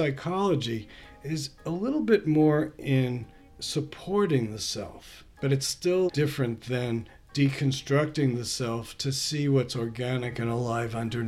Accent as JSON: {"language": "English", "town": "Brooklyn", "region": "New York", "country": "United States", "tie": "born there", "said": "I was born in Brooklyn, New York."}